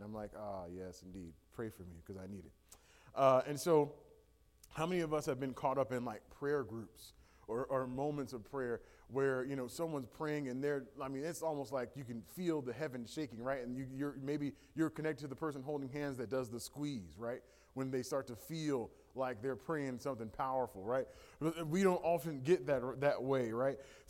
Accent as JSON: {"language": "English", "town": "Washington", "region": "District of Columbia", "country": "United States", "said": "So I'm originally from Washington, D.C. Moved here about 4 years ago with my wife, Tiffany."}